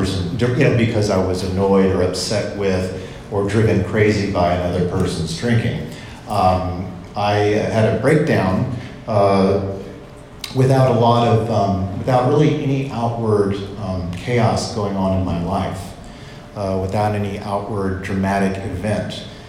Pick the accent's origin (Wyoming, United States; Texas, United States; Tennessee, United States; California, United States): California, United States; Los Angeles; also born or lived in Southern United States; So I was born in the South, but really raised here, just down the hill in the Silver Lake area of Los Angeles.